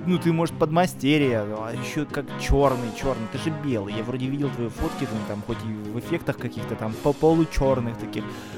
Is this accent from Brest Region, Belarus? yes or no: yes; Brest, Brest Region, Belarus; Бля, чувак, нахуй, я из Бреста. Понимаешь, все мои подружки остались в Бресте.